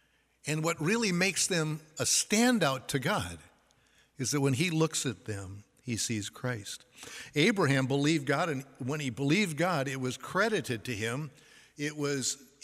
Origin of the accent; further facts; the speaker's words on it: Ireland; Even though I'm not Jewish by my background, hey, I'm Irish.